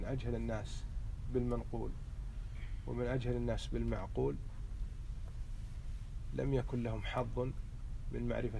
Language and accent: Arabic; Kuwait; في تغيير مسمى شارع عندنا في الكويت كان باسم الشعبي